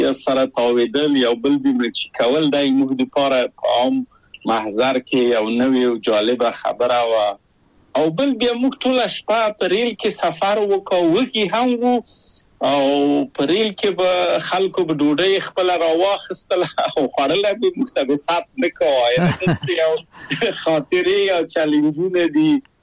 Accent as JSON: {"language": "Pashto", "region": "Kabul", "country": "Afghanistan", "tie": "born or raised there", "lives_now": "Czech Republic", "said": "او زه له کابل په یو دولتي بورس چکسلواکیا ته راغلم."}